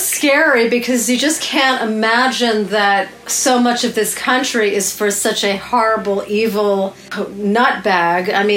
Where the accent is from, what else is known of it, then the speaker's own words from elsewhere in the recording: Philadelphia, Pennsylvania, United States; born there; I was born in Philadelphia